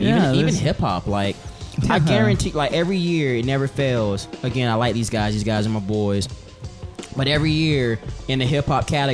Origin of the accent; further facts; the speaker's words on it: North Carolina, United States; because I'm from North Carolina, so when I moved out here